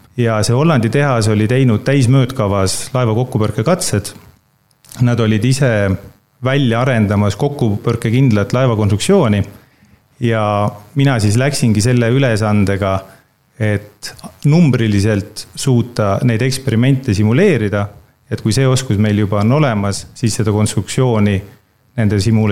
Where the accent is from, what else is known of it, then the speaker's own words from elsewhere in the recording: Saare County, Estonia; Pärit olen ma Saaremalt ja 97. aastal lõpetasin Saarema ühisgümnaasiumi.